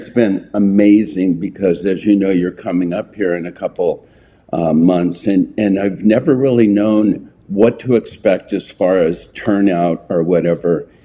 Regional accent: San Diego, California, United States; I grew up in San Diego. My family was not believers at all.

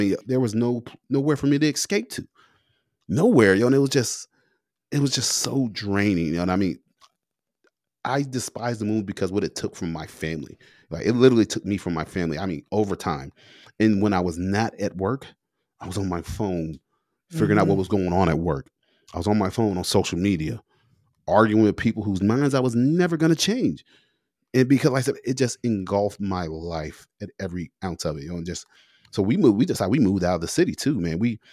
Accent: United States; that's not what I'm about as a Christian or as a cop or as just an American.

